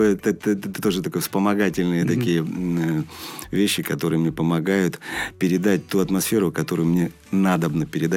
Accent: Moscow, Russia; also born or lived in Rostov-on-Don; родился я действительно в Ростове, воспитался я действительно в Москве, окончив там и литературный институт, и вообще.

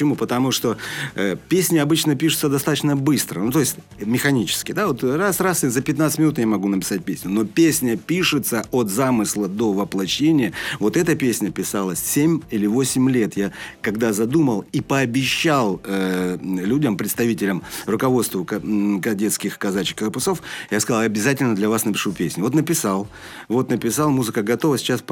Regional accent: Moscow, Russia; also born or lived in Rostov-on-Don; родился я действительно в Ростове, воспитался я действительно в Москве, окончив там и литературный институт, и вообще.

